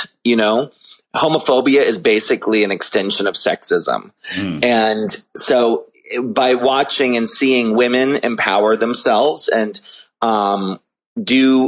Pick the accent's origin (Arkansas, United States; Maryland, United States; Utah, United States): Maryland, United States; definitely John Waters and the connection of me growing up in Maryland.